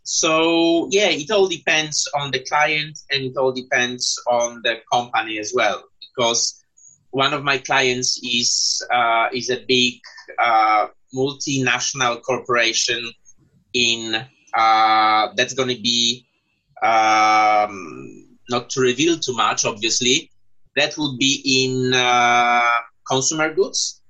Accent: Poland; English is a second language; I'm from Poland, so I can have as many citizenships as I want to, the same in the UK. That's why I have dual citizenship, British and Polish.

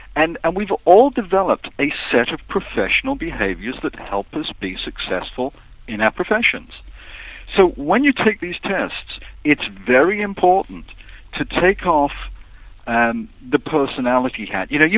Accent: England, United Kingdom; now in United States; I've lived here longer than I ever lived in England.

